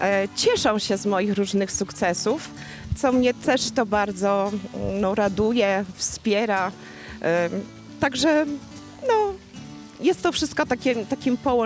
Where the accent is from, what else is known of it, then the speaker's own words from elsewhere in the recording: Orły, Subcarpathian Voivodeship, Poland; mieszkam od urodzenia w tej miejscowości. Gmina Orły jest mi bardzo bliska.